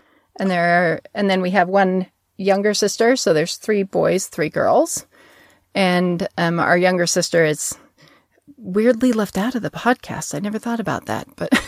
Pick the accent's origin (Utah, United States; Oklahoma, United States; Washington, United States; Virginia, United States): Utah, United States; So we moved around a lot when I was little, but by mid-elementary school, we moved to Utah. Mm-hmm. And so that's where Katie and I both grew up